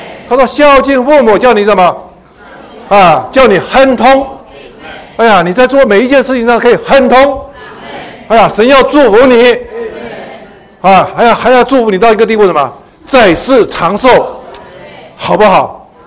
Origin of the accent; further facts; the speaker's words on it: China; 我们中国人常讲说、啊、要落叶归根，慎终追远，不能忘本